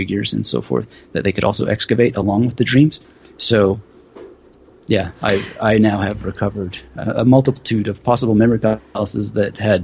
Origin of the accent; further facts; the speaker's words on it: British Columbia, Canada; now in Australia; I mean, I'm from British Columbia originally, so I long for mountains